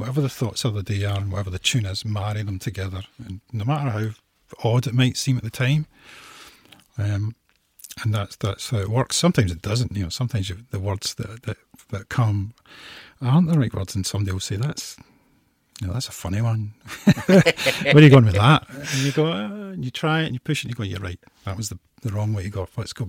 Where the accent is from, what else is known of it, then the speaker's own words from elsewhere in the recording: Scotland, United Kingdom; As far as being Scottish and what it means, I don't know.